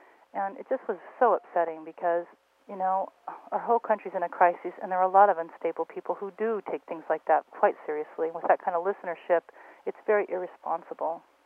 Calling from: Sonoma County, California, United States; I'm calling from Sonoma County

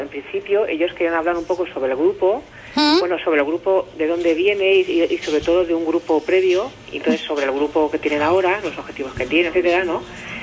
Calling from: Alicante, Valencian Community, Spain; Mira, yo te llamo desde Alacant.

